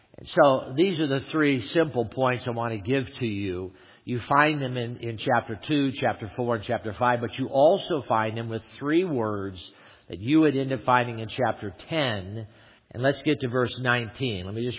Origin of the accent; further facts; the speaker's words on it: California, United States; And I thought this guy was mad, because I'm from California and you don't yell at people.